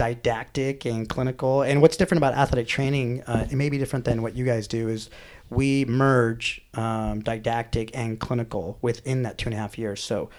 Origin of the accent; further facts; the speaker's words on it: Los Angeles, California, United States; hey, I'm from Los Angeles.